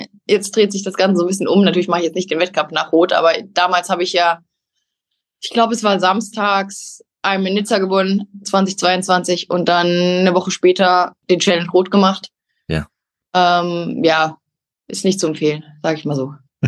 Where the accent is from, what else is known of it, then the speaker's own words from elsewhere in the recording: Saarland, Germany; ich bin ja im Saarland groß geworden und es sind ja nur 10 Kilometer bis zur französischen Grenze.